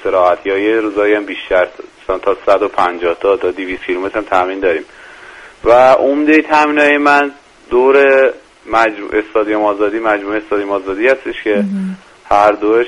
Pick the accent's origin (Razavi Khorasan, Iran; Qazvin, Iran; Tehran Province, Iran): Tehran Province, Iran; Qods